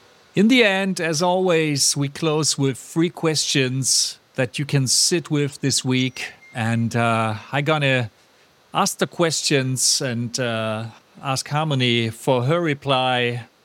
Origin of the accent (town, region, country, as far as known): Hamburg, Germany